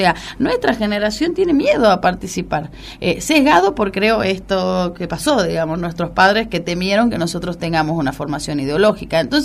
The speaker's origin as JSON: {"language": "Spanish", "country": "Argentina", "said": "la nuestra identidad real como latinoamericanos y como argentinos"}